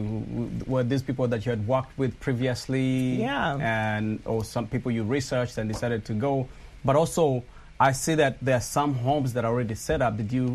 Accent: Rwanda; I'm from Rwanda, we do exactly

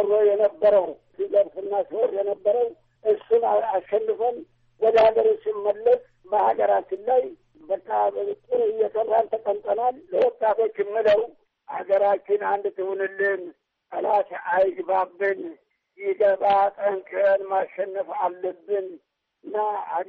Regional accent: Bulga, Amhara, Ethiopia; born there; የተወለድኩት ስላሴ ይባላል ቡልጋ 1910 ዓ.ም ነው የተወለድኩት።

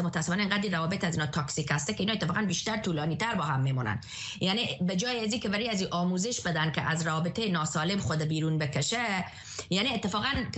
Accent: Afghanistan; moved away; چون من خارج از افغانستان هستم

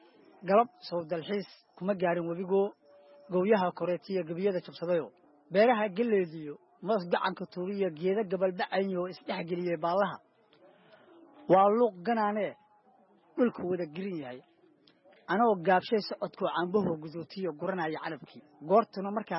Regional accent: Galguduud, Somalia; born there; Taariikh nololeedkayga haddii aan kaaga warramo, aniga waxaan ku dhashay gobolka Galgaduud, gaar ahaan degmada Cawlaq.

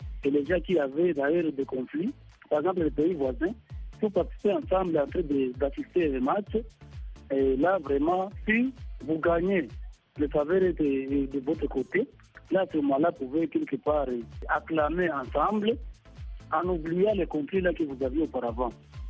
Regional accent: Goma, North Kivu, DR Congo; Je suis de la RDC, chef lieu c'est Goma.

